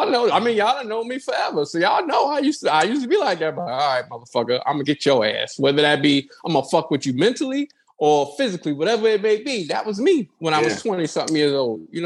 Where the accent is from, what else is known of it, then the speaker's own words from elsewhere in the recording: New Jersey, United States; because I am from Jersey